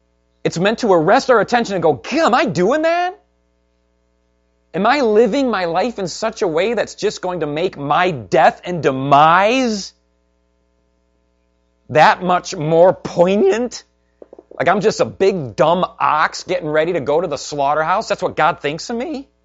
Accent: Wisconsin, United States; I grew up in West Central Wisconsin, and that's Dairyland down there.

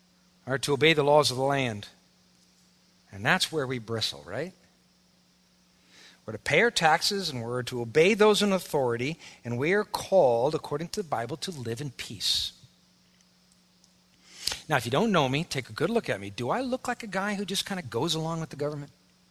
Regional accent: Wisconsin, United States; We're from Wisconsin, man. We're a bunch of rebels out here and carrying guns, and you ain't telling us to do nothing.

